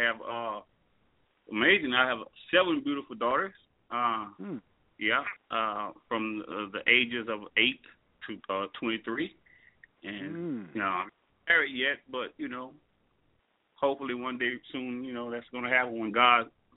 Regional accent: Houma, Louisiana, United States; born there; moved away as an adult; now in Dallas, United States; Actually, I was born in Houma, Louisiana. Well, most, you know, people call it's Houma, H-O-U-M-A. That's probably about 45 minutes right outside of New Orleans, from Baton Rouge. I came to Dallas, I believe it was about 1991

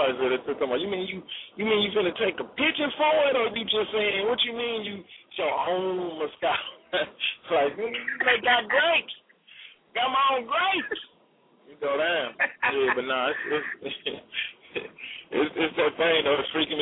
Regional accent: St. Louis, Missouri, United States; I'm from St. Louis. I live in St. Louis. But, I represent St. Louis to the fullest

